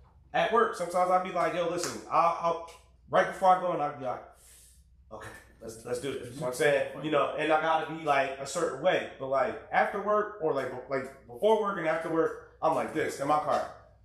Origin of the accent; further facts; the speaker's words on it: Philadelphia, Pennsylvania, United States; trying to figure out what it was like growing up in South Philly, the concrete jungle, you know what I'm saying?